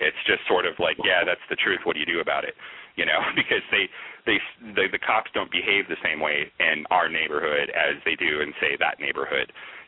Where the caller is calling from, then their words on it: Denver, Colorado, United States; Denver, Colorado.